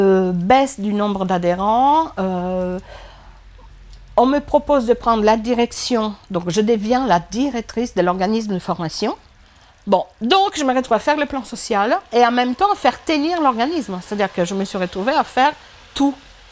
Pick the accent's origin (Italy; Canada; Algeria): Italy; French is a second language; Et moi, je réagis en tant qu'Italienne, tu vois, où en fait, en Italie, tu n'as rien.